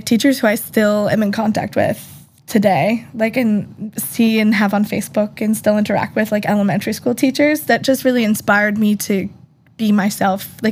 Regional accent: Halifax, Nova Scotia, Canada; also born or lived in Toronto; So I was born in Toronto, which I only spent 2 years of my life there. My mom is from Toronto. My dad's from Cape Breton. They met on a train going in between Cape Breton and Toronto and then ended up in Halifax.

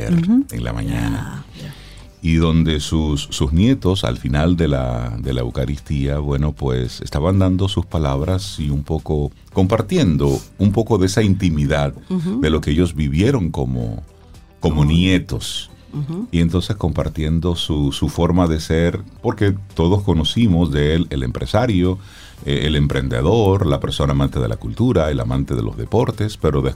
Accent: Salcedo, Hermanas Mirabal, Dominican Republic; mi solidaridad para mi pueblo Salcedo con esto

